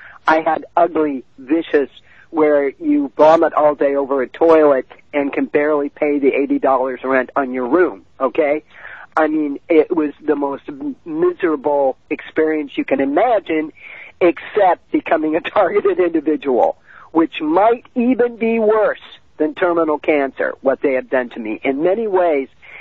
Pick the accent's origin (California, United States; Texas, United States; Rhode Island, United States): California, United States; Mount Shasta; born there; Well, I'm Irish and I'm French, and I was born on a homestead right outside Mount Shasta.